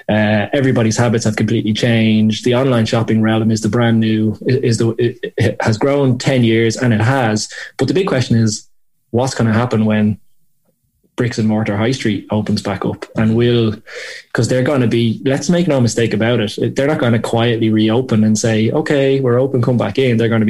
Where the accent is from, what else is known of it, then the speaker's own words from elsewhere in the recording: Clondalkin, County Dublin, Ireland; I'm from Clondalkin in Dublin, and every Saturday, or almost religiously as a kid, I would go into town with my friends.